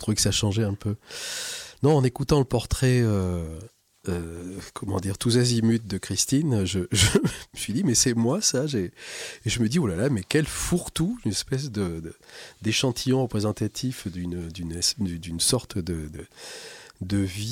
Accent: Saint-Émilion, Nouvelle-Aquitaine, France; born there; suis né à Saint-Émilion en Gironde en juillet 1959.

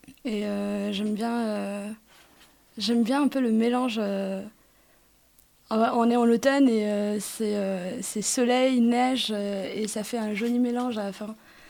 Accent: Rabat, Rabat-Salé-Kénitra, Morocco; born there; now in Meknès, Morocco; Et moi, je suis née à Rabat, et qui est aussi une ville impériale.

